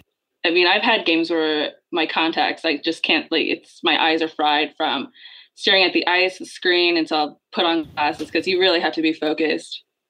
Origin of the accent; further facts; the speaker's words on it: Colorado, United States; Well, I'm from Colorado. And so I grew up, you know, watching the Avs.